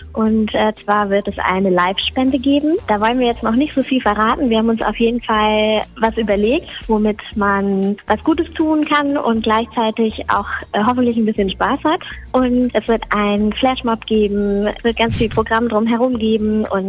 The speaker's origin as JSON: {"language": "German", "country": "Sri Lanka", "lives_now": "Germany", "said": "Ich komme ursprünglich aus Sri Lanka und uns geht es hier ziemlich gut"}